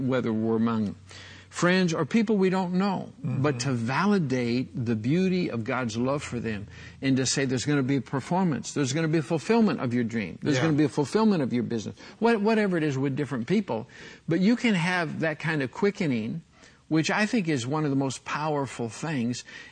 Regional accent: Midwest, United States; I remember as a kid, you know, growing up in the Midwest, and learning to swim at, you know, 5, 6, 7, whatever it was.

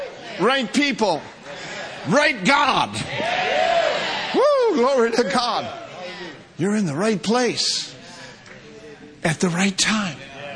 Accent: Minnesota, United States; I'm from Minnesota. I'm from cold country.

